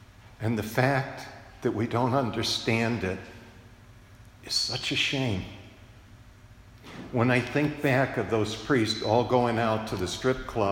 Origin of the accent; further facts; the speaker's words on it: Syracuse, New York, United States; That's not what I grew up with in Syracuse, New York, with my diocesan priest.